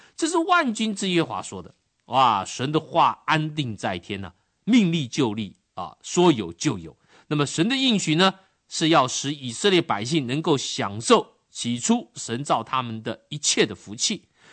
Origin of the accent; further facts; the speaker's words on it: China; 这种争论呢，我们中国人讲这就大逆不道了嘛